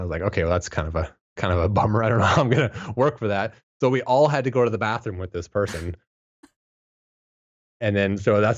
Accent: Canada; now in -; I am, in fact, not an American citizen. I am a Canadian citizen. I flew from Canada.

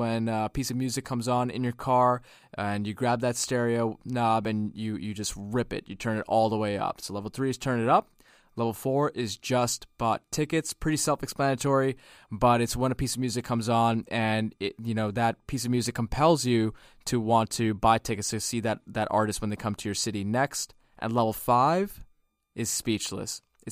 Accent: India; as an Indian person, you know, when I heard … come on, which is an Indian song

